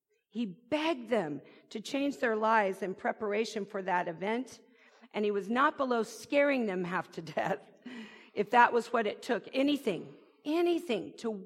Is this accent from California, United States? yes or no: yes; Berkeley, California, United States; I was raised in Berkeley.